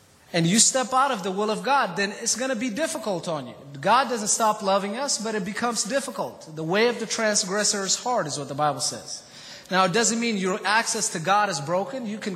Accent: Ethiopia; now in United States; You know, I'm from Ethiopia, you know

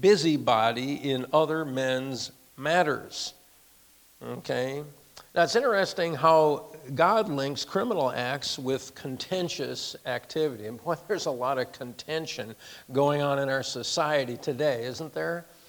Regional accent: United States; And it's, as an American, it's sad.

